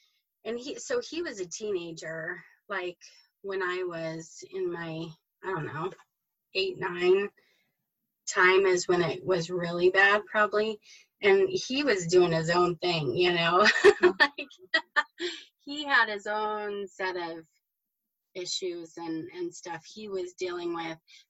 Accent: Loveland, Colorado, United States; So I grew up in Loveland, Colorado. My dad was a Baptist preacher from the time I was born.

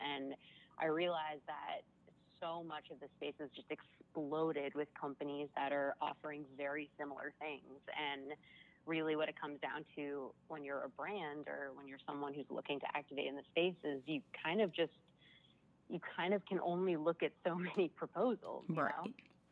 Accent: Boston, Massachusetts, United States; now in Los Angeles, United States; So I grew up in the Boston area, and I actually moved out to LA when I graduated from college and wanted to work in entertainment.

